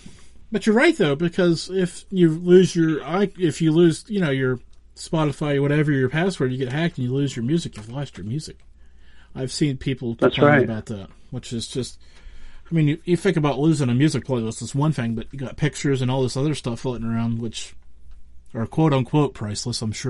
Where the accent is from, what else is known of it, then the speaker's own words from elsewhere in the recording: Pennsylvania, United States; Now, I'm from Western Pennsylvania.